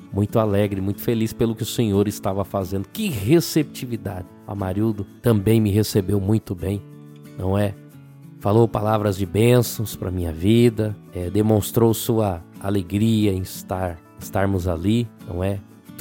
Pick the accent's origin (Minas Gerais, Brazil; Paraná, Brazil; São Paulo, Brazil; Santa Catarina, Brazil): Paraná, Brazil; Cascavel; now in Mato Grosso, Brazil; E eu sou de Cascavel, mas moro no Mato Grosso.